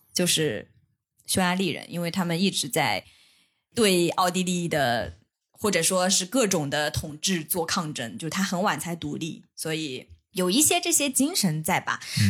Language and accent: Chinese; China; 他知道我是中国人